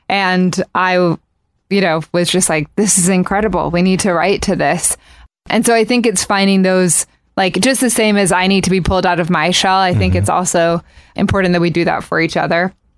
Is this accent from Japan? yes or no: yes; Japan; So I grew up in Japan, and it was the thing to do was to go to karaoke bars